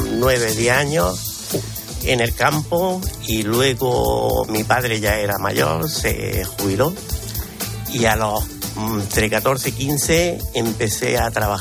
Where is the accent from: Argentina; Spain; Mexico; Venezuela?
Spain; Roquetas de Mar, Andalusia; tengo 75 años, soy de Roquetas y soy jubilado.